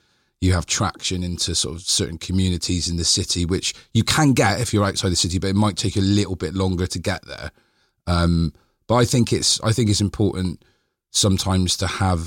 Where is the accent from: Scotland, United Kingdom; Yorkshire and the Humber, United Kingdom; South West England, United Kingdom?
South West England, United Kingdom; Bristol; So I was born in Eastville, so I grew up just at the bottom of Eastville Park. Then we moved to Easton, then to Fishponds when in my late teens.